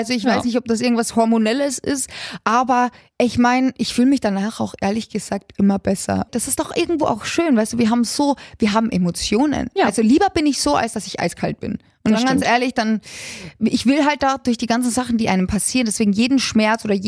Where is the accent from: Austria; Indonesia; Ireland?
Austria; Altersberg; Ich komme aus Österreich. Ich bin in einem kleinen Dorf namens Altersberg aufgewachsen